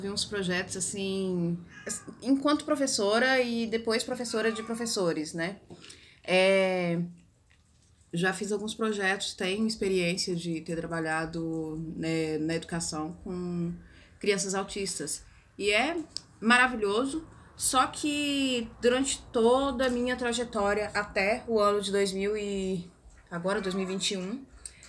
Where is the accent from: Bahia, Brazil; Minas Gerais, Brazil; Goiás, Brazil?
Goiás, Brazil; Eu não sou brasileira, não, eu sou goiana mesmo.